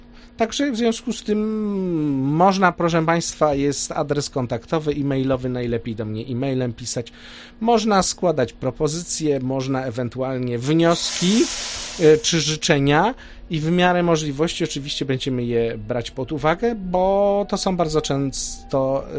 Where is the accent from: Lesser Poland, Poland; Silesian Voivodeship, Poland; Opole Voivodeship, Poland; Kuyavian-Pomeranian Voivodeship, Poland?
Opole Voivodeship, Poland; Opole; bo po pierwsze jako Opolanin te miejsca wszystkie, które mijam, są mi sercu bliskie z dzieciństwa i nie tylko.